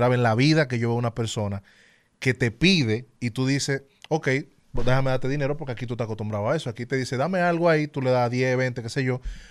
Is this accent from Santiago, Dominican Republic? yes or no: no; Santo Domingo, Distrito Nacional, Dominican Republic; yo soy de Santo Domingo.